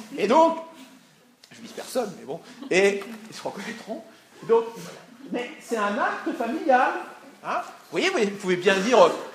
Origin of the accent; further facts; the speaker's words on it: France; plus loin de chez moi en France en tout cas